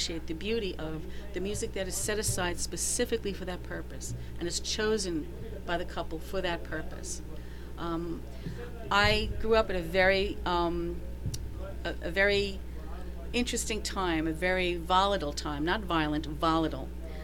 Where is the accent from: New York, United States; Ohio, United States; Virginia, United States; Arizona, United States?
New York, United States; also born or lived in Long Island, United States; I grew up in New York City. I was born in Queens and raised in Queens, and my dad was a New York City police officer and moved us out to Long Island